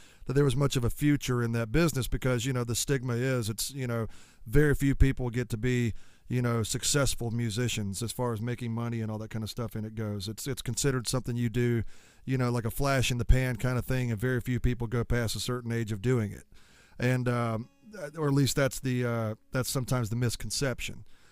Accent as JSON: {"language": "English", "region": "Georgia", "country": "United States", "tie": "born or raised there", "said": "So, like, you know, I grew up in Southeast Georgia, which I have no regrets about. I love it down here, and that's why I still live here."}